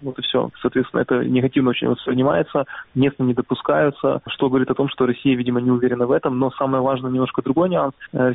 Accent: Crimea, Ukraine; пока я не попробую въехать на свою малую родину, откуда я родом, территорию Крыма.

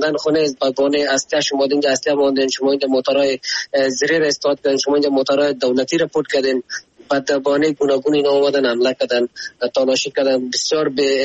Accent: Afghanistan; ما خو افغان هستیم

